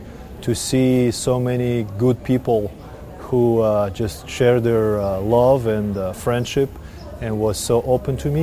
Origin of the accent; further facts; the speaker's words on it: Almaty, Kazakhstan; moved away as an adult; also born or lived in Moscow; now in -; I was born in Almaty, Kazakhstan, which at that time was part of the Soviet Union. I grew up there until I finished high school, and then I moved to Moscow to study at Technical University.